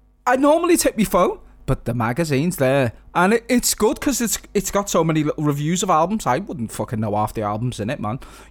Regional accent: North West England, United Kingdom; accent: Scouse; also born or lived in London; My accent's not that Scouse. I lived in fucking Cockneysville for fucking ages.

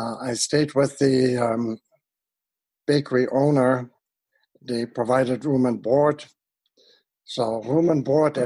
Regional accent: Germany; I grew up in Germany.

